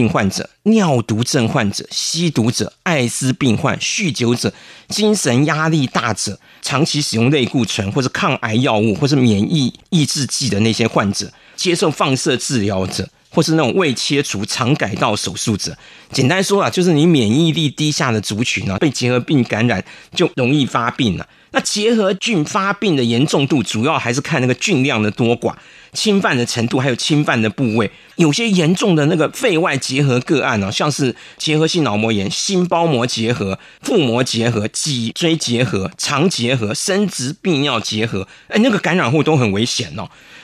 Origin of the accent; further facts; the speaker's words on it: Taiwan; 那我们台湾人的疤是一个圆形的嘛。